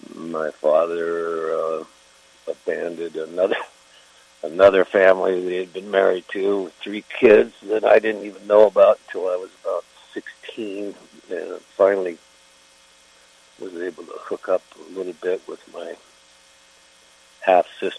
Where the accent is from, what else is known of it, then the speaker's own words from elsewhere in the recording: Pleasant Hill, California, United States; also born or lived in Berkeley / Walnut Creek; I was born in Berkeley, and we were part of that initial white flight, get out to the suburbs. So I grew up in Pleasant Hill, Walnut Creek